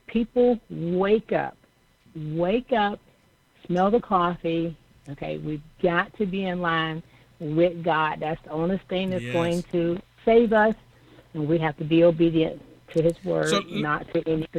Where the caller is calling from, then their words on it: Panama City Beach, Florida, United States; I am calling from Panama City Beach, Florida.